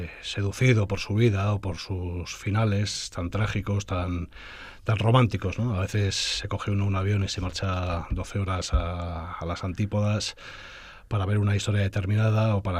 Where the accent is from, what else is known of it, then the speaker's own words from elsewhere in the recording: Galicia, Spain; El wolframio se extraía muy cerca de mi pueblo, hay una mina abandonada de wolframio, y se extraía en Galicia